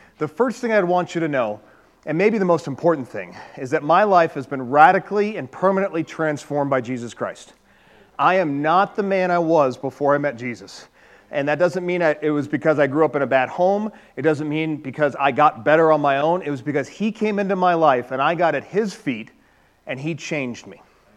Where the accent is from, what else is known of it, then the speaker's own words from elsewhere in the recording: Colorado, United States; born there; I was born and birthed in Colorado.